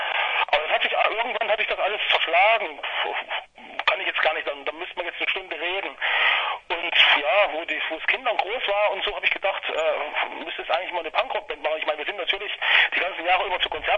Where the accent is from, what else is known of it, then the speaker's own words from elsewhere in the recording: Friedrichsroda, Thuringia, Germany; born there; Also ich kann sagen, ich bin zwar zugezogen, aber ich bin in Friedrichsroda geboren. Also muss ich schon sagen, dass ich da Einheimischer bin irgendwie.